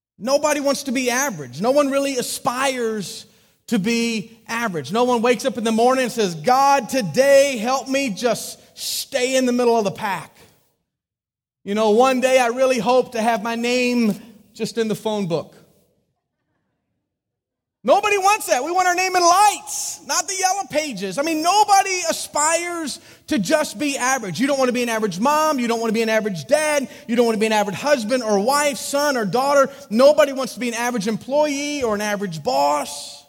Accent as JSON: {"language": "English", "region": "the South", "country": "United States", "said": "So I'm not an average American today, folks. I'm a Southerner."}